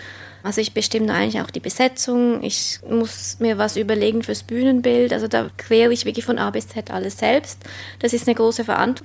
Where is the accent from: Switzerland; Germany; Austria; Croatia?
Switzerland; Glarus; Ich stamme auch aus der Schweiz, und zwar ursprünglich aus dem Kanton Glarus. Das ist so ein kleiner Bergkanton.